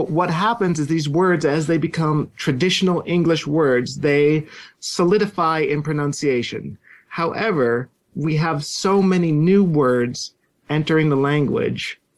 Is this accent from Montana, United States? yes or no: yes; Billings, Montana, United States; In Billings, Montana.